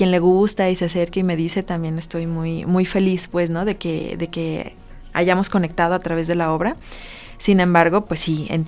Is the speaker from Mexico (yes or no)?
yes; Mexico; como mexicanos que tenemos un acceso más fácil a verlas en museos de aquí o en recintos aquí mismo